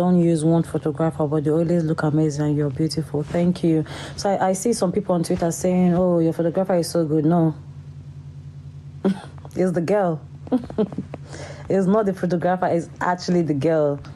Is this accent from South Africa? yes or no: yes; South Africa; My man is Igbo. I'm South African. I'm learning to speak a bit of Igbo.